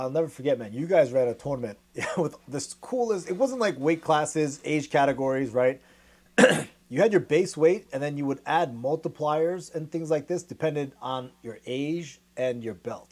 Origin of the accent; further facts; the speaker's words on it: New York, United States; also born or lived in New Jersey; because I grew up in New York, New Jersey, right?